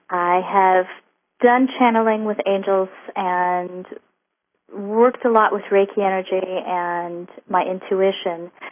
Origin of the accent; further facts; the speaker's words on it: Huntington Beach, California, United States; I don't believe Oregon would claim me yet. I am born and raised in California, Huntington Beach.